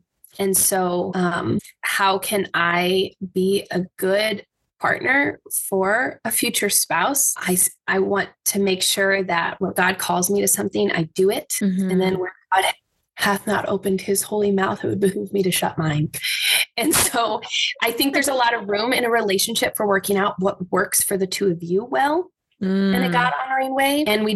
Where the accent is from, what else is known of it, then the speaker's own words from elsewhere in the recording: Midwest, United States; a combination of the fact that I grew up in the Midwest